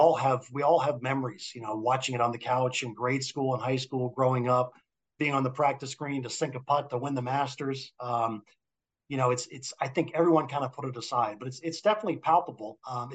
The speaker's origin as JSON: {"language": "English", "region": "Connecticut", "country": "United States", "tie": "born or raised there", "said": "And so, I grew up playing golf. I grew up in Connecticut, played golf at Longshore growing up."}